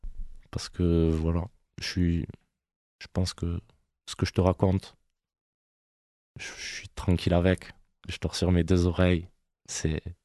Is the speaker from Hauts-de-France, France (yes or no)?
no; Montpellier, Occitanie, France; Pareil, plus vers chez moi, à Montpellier.